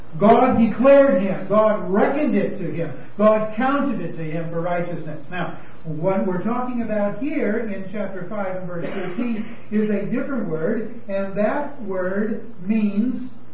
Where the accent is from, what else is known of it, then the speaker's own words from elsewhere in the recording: Iowa, United States; When I grew up in Iowa, I turned 16.